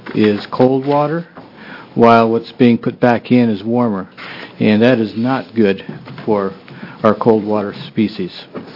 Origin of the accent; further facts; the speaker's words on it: Portland, Oregon, United States; for the record, I'm from Portland, Oregon.